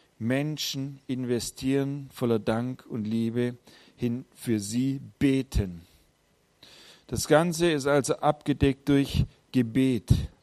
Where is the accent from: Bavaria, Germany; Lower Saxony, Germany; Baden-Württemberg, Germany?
Baden-Württemberg, Germany; obwohl ich ja als Schwabe quasi voll überhaupt nichts für Verschwendung halte